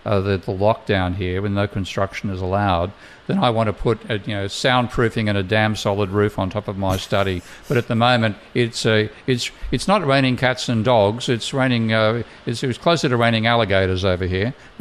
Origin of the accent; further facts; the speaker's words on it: Australia; And again, being Australian, I can quote the white paper on employment in 1946 by Nugget Coombs, off from memory